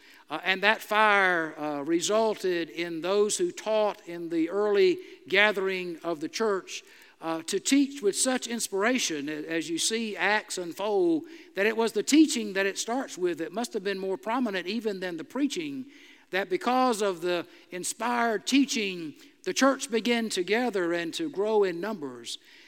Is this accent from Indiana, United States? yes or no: no; South Carolina, United States; Many of you know that I'm from South Carolina. Most of my extended family still lives there.